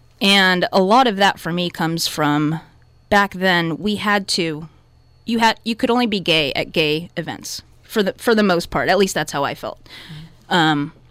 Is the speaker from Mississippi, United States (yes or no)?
no; Santa Rosa, California, United States; I grew up in the community with my family being very active in the Filipino-American community. And also, I'm passionate about Santa Rosa, being a Santa Rosan.